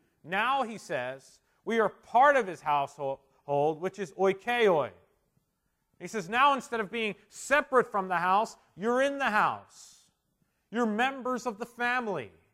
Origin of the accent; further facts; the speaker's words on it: New Jersey, United States; also born or lived in Philadelphia; when my mom first went into a coma, I moved from South Philly to South Jersey, and I remember my first day of kindergarten.